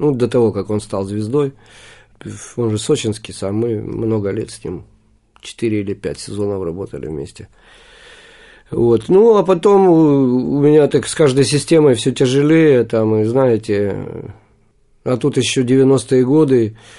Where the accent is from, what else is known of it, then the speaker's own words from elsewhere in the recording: Kyiv, Ukraine; еще с детства, еще с Киева. Я родился на Подоле, потом жил на Батыевой горе в Киеве